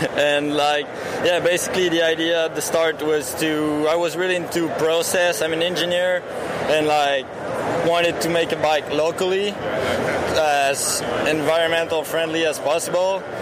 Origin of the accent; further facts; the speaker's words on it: Mont-Sainte-Anne, Quebec, Canada; From Quebec in Canada, from Mont-Saint-Anne, where we've been used to, where we host the World Cup for 30 years.